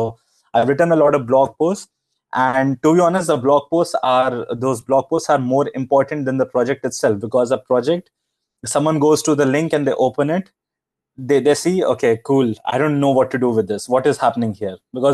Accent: India; English is a second language; so I'm from India and we did not have good internet when I started to learn.

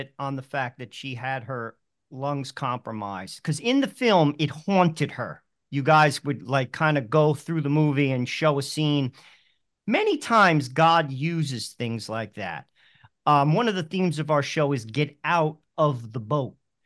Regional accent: New Jersey, United States; I don't speak Spanish. I don't even speak English, Leo. I'm from New Jersey, but that's another conversation.

